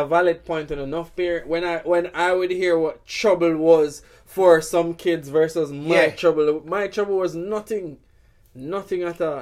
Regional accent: Jamaica; I come from Jamaica

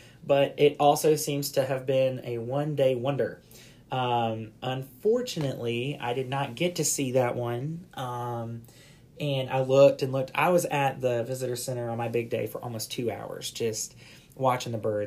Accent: Georgia, United States; My big year is only going to be focused on my home state of Georgia.

